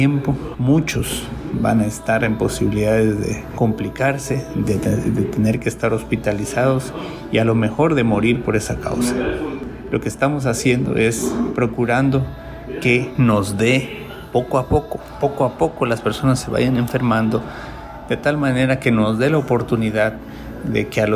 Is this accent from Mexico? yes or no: yes; Mexico; Nosotros como mexicanos tenemos condiciones que ayudan a que este virus se establezca en nuestros cuerpos